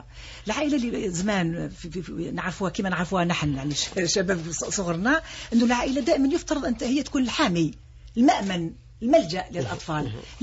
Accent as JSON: {"language": "Arabic", "country": "Algeria", "said": "التي يعني نعم بها احنا كجزائريين من خلال قيمنا وكذا"}